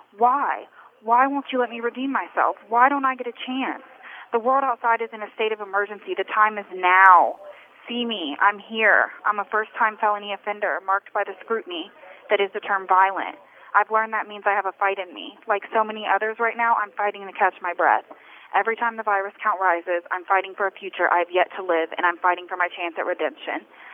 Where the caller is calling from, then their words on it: Marysville, Ohio, United States; I'm calling from Marysville, Ohio, at the Ohio Reformatory for Women.